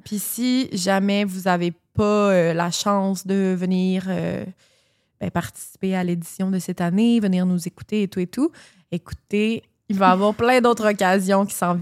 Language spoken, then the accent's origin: French; France; Je suis française et j'adore.